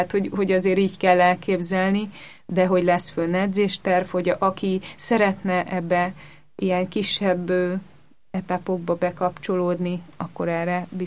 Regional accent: Budapest, Hungary; Igen, pestiek is vagyunk

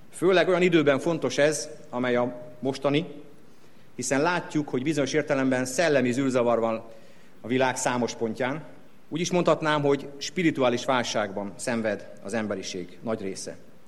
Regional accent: Hungary; Mert Magyarország a mi szülőföldünk.

